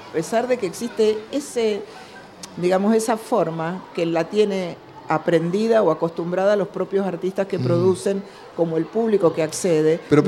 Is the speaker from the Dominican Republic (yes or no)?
no; Mendoza, Argentina; siendo artistas mendocinos, somos mendocinos, argentinos, latinoamericanos, y tenemos que hablar desde nosotros, desde nuestras propias voces.